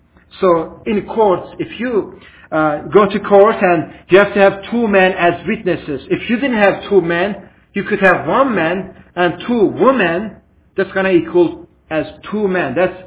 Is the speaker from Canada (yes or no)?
no; Iran; I grew up in Iran. I was hearing that prayer call every day, 3 times, 5 times a day.